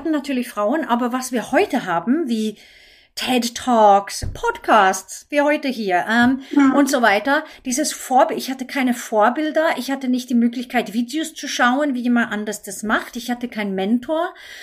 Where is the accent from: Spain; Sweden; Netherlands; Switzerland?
Sweden; German is a second language; Ich komme ja aus Schweden, wie man am Anfang gehört hat.